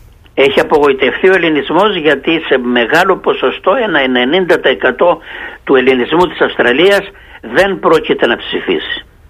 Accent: Greece; born there; εγώ, ο οποίος γεννήθηκα στην Ελλάδα και έχω εξασκήσει την ψηφοφορία

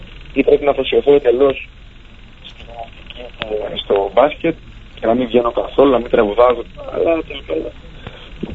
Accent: Thessaloniki, Central Macedonia, Greece; Γιατί είμαι Θεσσαλονικιός, ξέρεις.

